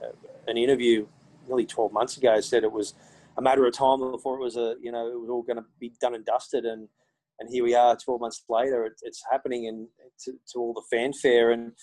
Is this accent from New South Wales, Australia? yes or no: yes; Newcastle, New South Wales, Australia; Because, I mean, I'm from Newcastle and it's such a massive sport up in the Hunter.